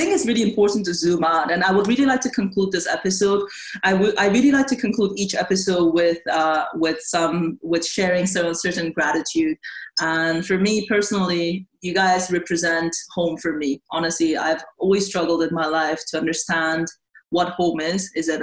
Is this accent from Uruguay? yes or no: no; South Korea; I am from Korea